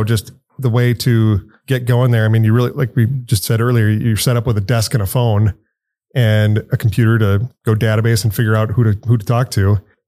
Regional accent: Cannon Falls, Minnesota, United States; And moved to Minnesota when I was like 6 months old, 2 years old, somewhere there. I grew up in Cannon Falls. So not, you know, really part of the metro.

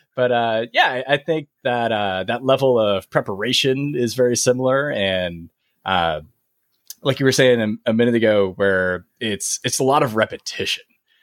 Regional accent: United States; I grew up in the States, if you couldn't tell by my accent.

